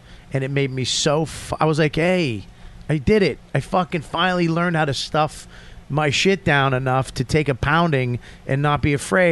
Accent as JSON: {"language": "English", "country": "Australia", "said": "I'm from Australia, if you haven't guessed."}